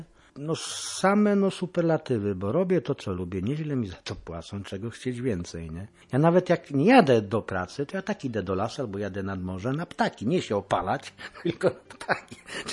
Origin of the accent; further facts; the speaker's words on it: Lębork, Pomeranian Voivodeship, Poland; born there; also born or lived in Słupsk / Koszalin; Teraz tu już mieszkam no najdłużej, bo mieszkam od 1998 roku. Urodziłem się w Lęborku, później mieszkałem w Słupsku, później mieszkałem w Koszalinie.